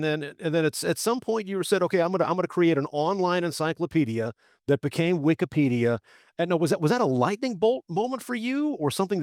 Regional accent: Florida, United States; I grew up along the Florida Atlantic coast, south of the Kennedy Space Center. Growing up in Florida, I can remember walking into my backyard in 1971 and watching Apollo 14 blast off to the moon.

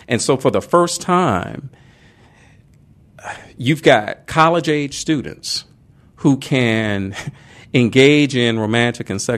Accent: Arkansas, United States; his, you know, early years growing up in Arkansas

